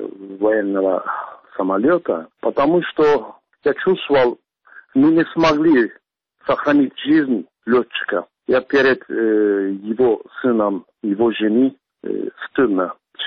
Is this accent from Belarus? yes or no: no; Turkey; Russian is a second language; now in Russia; года живу в России. Свою сознательную жизнь я прожил здесь. Очень многие турки, первые поколения, я скажу, приехали из Турции